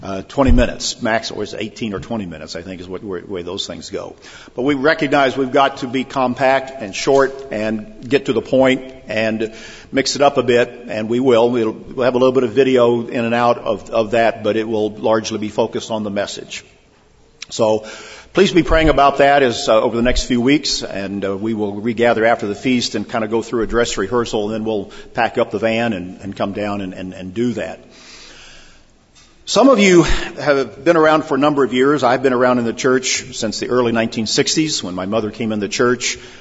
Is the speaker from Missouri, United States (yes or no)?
yes; Cape Girardeau, Missouri, United States; I was 18 years old. I went to it. Drove down from my hometown in Cape Girardeau, Missouri